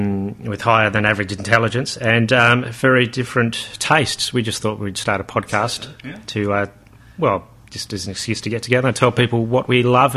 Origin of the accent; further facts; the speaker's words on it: Perth, Western Australia, Australia; So, yes, we're coming from Perth in Western Australia, the most isolated city in the world.